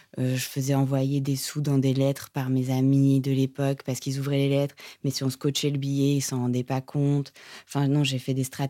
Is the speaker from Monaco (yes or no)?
yes; Monaco; Et moi qui arrive avec... je viens de Monaco